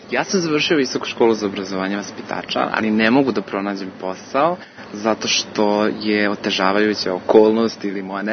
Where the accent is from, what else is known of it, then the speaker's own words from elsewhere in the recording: Novi Sad, Vojvodina, Serbia; imam 28 godina, dolazim iz Novog Sada